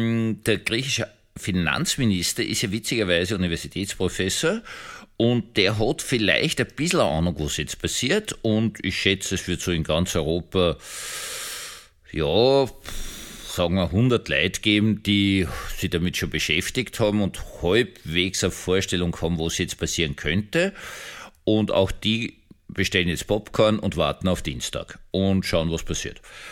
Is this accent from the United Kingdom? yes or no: no; Austria; Also das kann man als Österreicher sagen